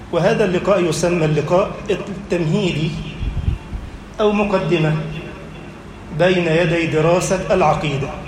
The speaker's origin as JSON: {"language": "Arabic", "country": "Egypt", "said": "اجعل بلدنا مصر أمنا أمانا"}